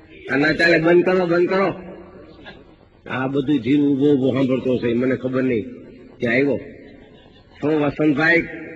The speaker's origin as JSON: {"language": "Gujarati", "region": "Gujarat", "country": "India", "said": "અમે યાર કાઠિયાવાડ થી આવીએ છીએ"}